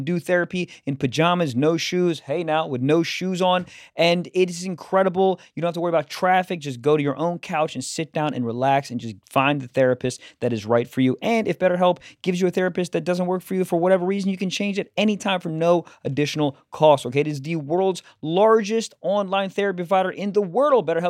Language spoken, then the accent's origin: English; Stamford, Connecticut, United States; And guys, my hometown, Samford, Connecticut.